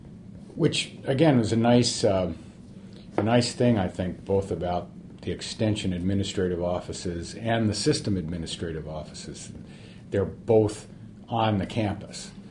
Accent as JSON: {"language": "English", "town": "New York City", "region": "New York", "country": "United States", "tie": "born or raised there", "said": "I grew up in New York City and didn't have much of a background with agriculture"}